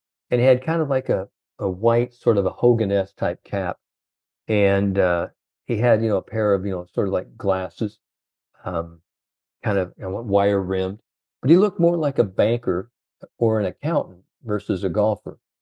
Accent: Indiana, United States; I said, " … " I said, "I'm from Indiana."

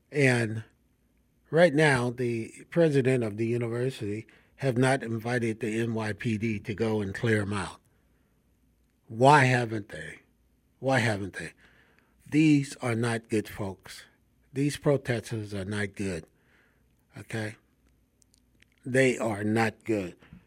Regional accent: Mobile, Alabama, United States; I was born here in Mobile, Alabama, and I remember when we couldn't go to the restaurants and sit down, or when we took the Greyhound bus from Mobile to my grandmother and grandfather's place over in Daphne, we had to sit in the back of the bus.

